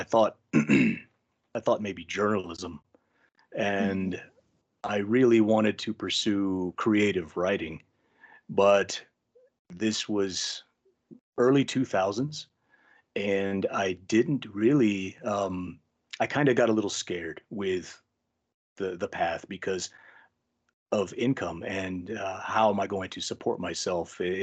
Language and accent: English; Texas, United States; So growing up in Texas, originally spent a lot of my time, you know, outdoors, horses, and the wilderness.